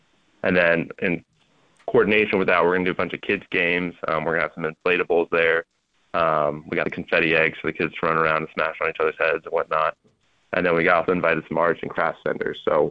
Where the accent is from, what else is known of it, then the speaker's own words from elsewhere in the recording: Phoenix, Arizona, United States; also born or lived in Pacific Northwest; Originally from Phoenix, Arizona. Grew up there and then did my undergrad and my first master's in the Pacific Northwest, where I met my wife, who's from Foley. So we moved back here when we got married to be close to her family.